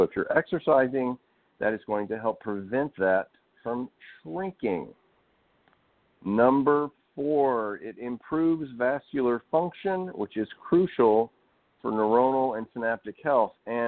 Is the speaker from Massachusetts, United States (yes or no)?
no; Arkansas, United States; Especially, I grew up out in Arkansas. We're outside climbing trees and chasing animals and just doing all kinds of stuff.